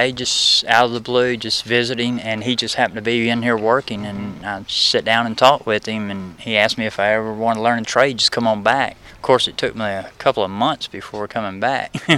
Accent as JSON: {"language": "English", "town": "Fort Rucker", "region": "Alabama", "country": "United States", "tie": "born there", "also_born_or_lived": "Big Rock, Tennessee", "said": "and I was born here in Fort Rucker, Alabama."}